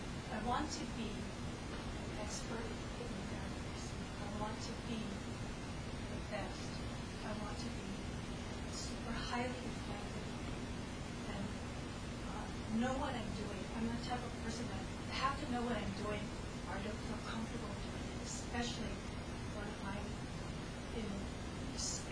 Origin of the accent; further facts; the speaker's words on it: Hawaii, United States; now in Marin County, United States; I'm originally from Hawaii, and I just moved 7 days ago to Marin County.